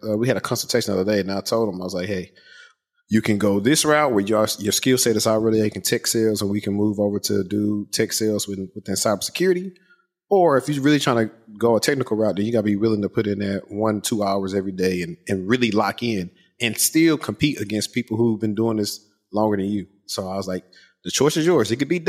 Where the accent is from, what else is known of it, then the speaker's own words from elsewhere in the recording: Shreveport, Louisiana, United States; I'm from Louisiana, specifically Shreveport. Shout out to Ratchet City.